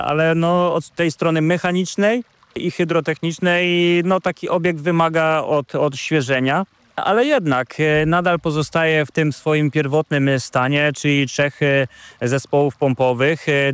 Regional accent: Rybina, Pomeranian Voivodeship, Poland; ja jestem stąd, w zasadzie z miejscowości Rybina, która przylega bezpośrednio do stacji pomp Chłodniewo.

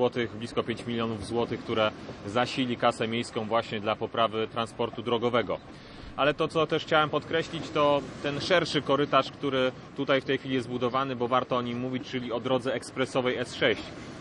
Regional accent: Central Pomerania, Poland; Zarówno ja, jak i pan minister Paweł Szefernaker jesteśmy właśnie ze Środkowego Pomorza

